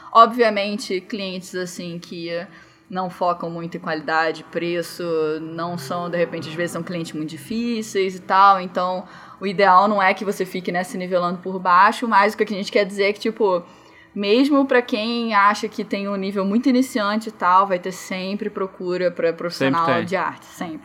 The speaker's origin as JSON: {"language": "Portuguese", "region": "Rio de Janeiro", "country": "Brazil", "lives_now": "Curitiba, Brazil", "said": "A gente está em Curitiba, agora a gente é do Rio, mas agora mora em Curitiba."}